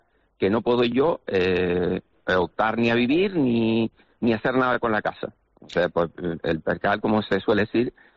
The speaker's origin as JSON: {"language": "Spanish", "town": "San Cristóbal de La Laguna", "region": "Canary Islands", "country": "Spain", "said": "Yo vivo con mi madre de 95 años, yo soy de La Laguna y bueno, estoy viviendo ahí."}